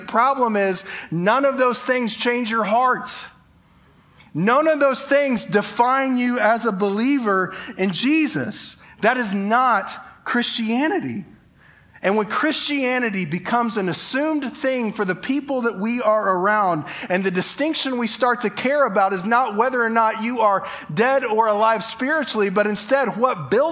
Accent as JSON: {"language": "English", "town": "Tulsa", "region": "Oklahoma", "country": "United States", "tie": "born or raised there", "also_born_or_lived": "San Antonio / Denver", "lives_now": "Abilene, United States", "said": "I grew up in Tulsa, spent time in San Antonio, moved from Denver straight to here."}